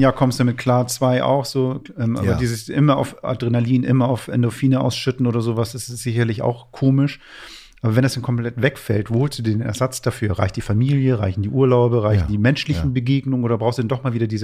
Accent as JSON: {"language": "German", "region": "Hamburg", "country": "Germany", "said": "als Hamburger"}